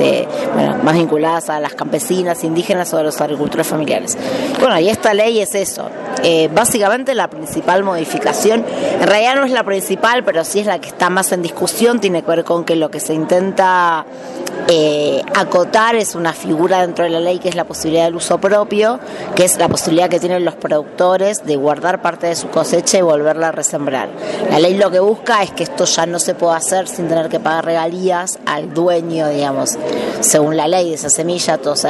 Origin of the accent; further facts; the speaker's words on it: Argentina; soy de Argentina